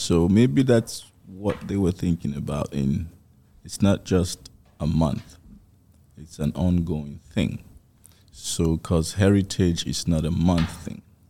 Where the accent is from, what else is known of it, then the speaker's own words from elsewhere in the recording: Sierra Leone; moved away; I'm from Sierra Leone.